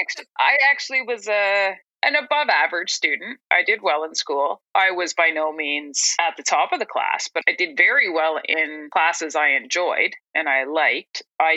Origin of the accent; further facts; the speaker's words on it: Kincardine, Ontario, Canada; I'm from Kincardine, Ontario. And it is, for those of you on the West Coast, let's say 3 hours west of Toronto, right on Lake Huron.